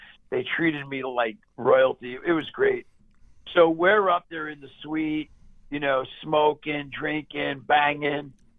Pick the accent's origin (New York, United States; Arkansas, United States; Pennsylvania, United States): New York, United States; Brooklyn; I'm from Brooklyn.